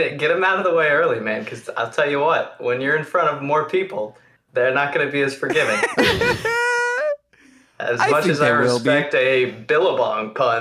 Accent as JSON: {"language": "English", "town": "Lake Jackson", "region": "Texas", "country": "United States", "tie": "born there", "said": "I was born in Lake Jackson, Texas."}